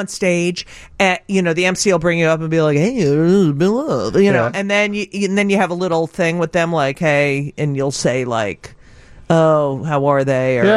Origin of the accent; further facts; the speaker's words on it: New York, United States; And it hurts even more for me because I'm from New York.